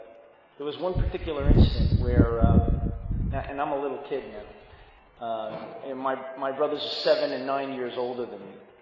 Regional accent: Queens, New York, United States; I grew up in Queens, New York, and like I said, I was the youngest, so all my brothers and one of my sisters, we sat on the stoops in the neighborhood

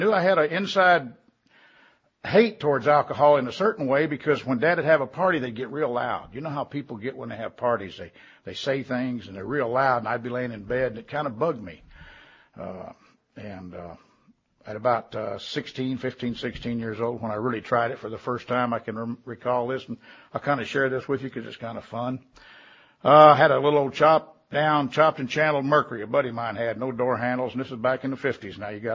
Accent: Watertown, South Dakota, United States; born there; also born or lived in Tulsa, Oklahoma / Omaha, Nebraska / Kansas City, Kansas; I was born in Watertown, South Dakota, and that's a good reason to drink.

